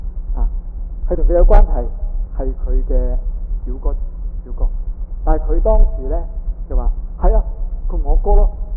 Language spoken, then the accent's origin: Cantonese; Guangdong, China; accent: Cantonese; 我哋廣東話講叫咩話？